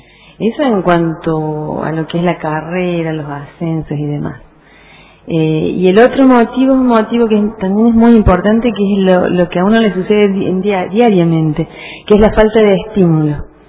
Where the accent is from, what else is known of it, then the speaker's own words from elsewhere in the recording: Córdoba, Argentina; now in Pico Truncado, Argentina; Yo soy oriunda de Córdoba Capital. Viajé, me instalé en Pico Truncado